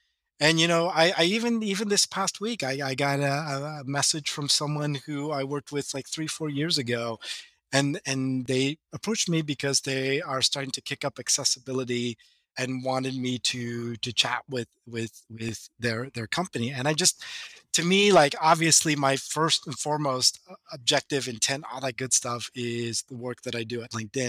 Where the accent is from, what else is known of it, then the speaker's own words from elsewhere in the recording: Philippines; pronouns he, him. I am Filipino, black hair, dark eyes